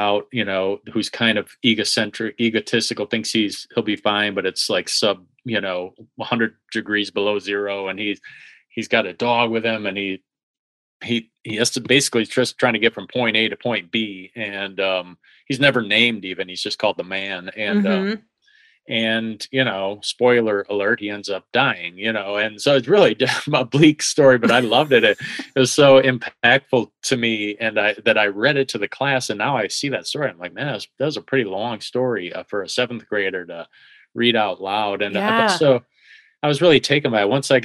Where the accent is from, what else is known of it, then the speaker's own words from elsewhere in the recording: Michigan, United States; I'm from Michigan. I've been here my whole life.